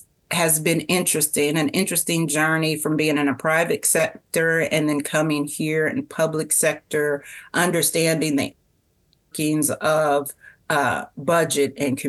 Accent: Kansas City, United States; So just like you said, born and raised in Kansas City, and this is what I would definitely call home.

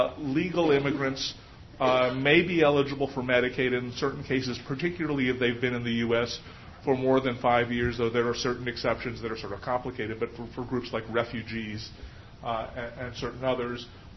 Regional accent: Texas, United States; for example, in my home state of Texas, eligibility, if you're a childless adult, you're just not eligible.

